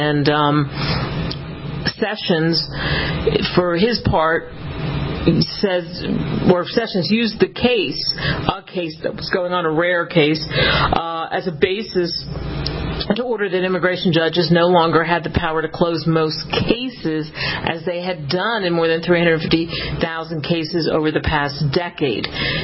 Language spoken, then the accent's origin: English; Northeast, United States; Because I grew up in the Northeast and I've lived all over the country